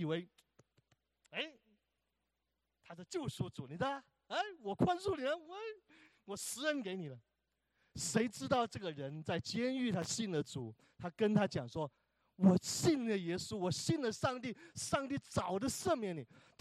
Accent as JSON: {"language": "Chinese", "country": "China", "said": "我们中国人有一句话说：“养儿当知父母恩”，对吧？"}